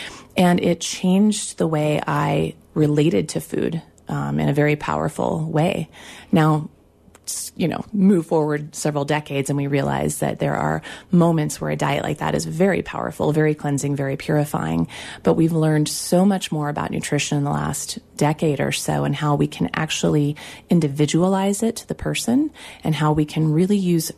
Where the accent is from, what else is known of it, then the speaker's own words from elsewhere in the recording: Kansas, United States; I was born and raised in Kansas, and my idea of a diet at that time was being kind of a latchkey kid.